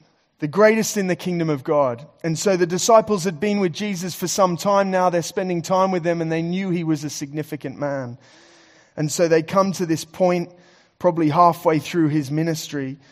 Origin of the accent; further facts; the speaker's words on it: Sydney, New South Wales, Australia; moved away as an adult; I'm actually from Sydney, Australia. Came over here when I was 18, pursuing a football career